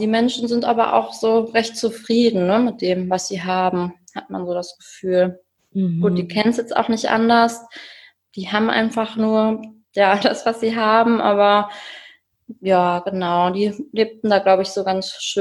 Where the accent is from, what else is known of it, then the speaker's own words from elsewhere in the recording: Cologne, North Rhine-Westphalia, Germany; ich komme aus Köln.